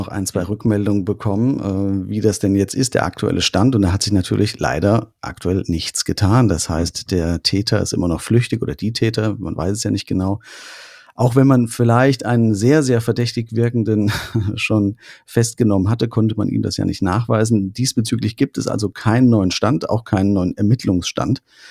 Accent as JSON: {"language": "German", "town": "Künzell", "region": "Hesse", "country": "Germany", "tie": "born or raised there", "said": "diesen Fall aus meinem Heimatdorf in Künzell"}